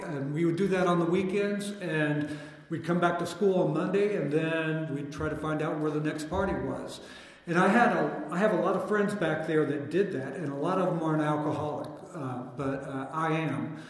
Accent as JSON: {"language": "English", "region": "Kentucky", "country": "United States", "tie": "born or raised there", "moved": "as an adult", "said": "So I grew up in Kentucky, and … I came out here to be a rock star."}